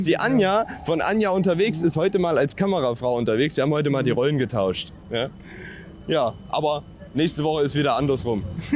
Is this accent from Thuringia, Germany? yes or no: yes; Erfurt, Thuringia, Germany; ich habe es als Erfurter kennengelernt, aber ursprünglich aus Weimar.